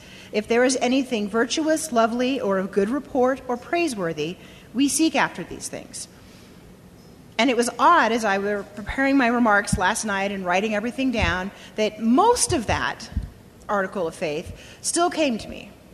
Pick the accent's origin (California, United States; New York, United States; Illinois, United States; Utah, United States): Utah, United States; Bountiful; also born or lived in Ogden; So I was born in Ogden in 1970, and my dad went to medical school right here at the University of Utah, and some of my best and most cherished childhood memories are living in Bountiful